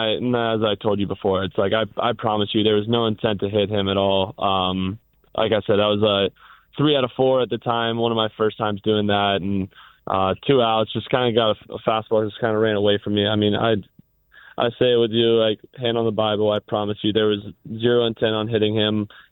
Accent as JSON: {"language": "English", "town": "Atlanta", "region": "Georgia", "country": "United States", "tie": "born or raised there", "said": "a team I grew up idolizing growing up in Atlanta."}